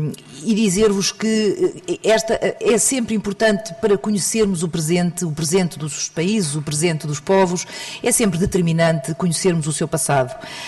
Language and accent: Portuguese; Portugal; nós como portugueses